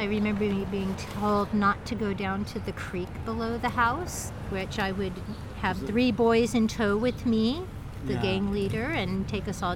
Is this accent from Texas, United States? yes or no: no; Hawaii, United States; born there; Sort of. I was born in Hawaii.